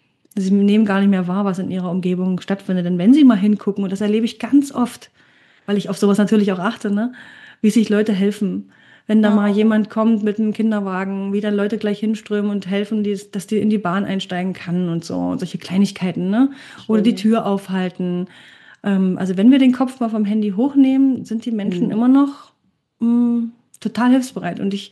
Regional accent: Germany; wenn ich so ein bisschen zurückdenke an meine Kindheit in der DDR, in so einem Wohnbaugebiet und wo alle aus meiner Klasse auch da in dem Karree lebten

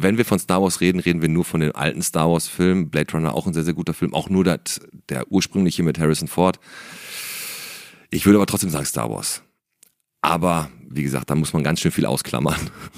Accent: Bottrop, North Rhine-Westphalia, Germany; Aber wie gesagt, Bottrop ist einfach meine Heimatstadt

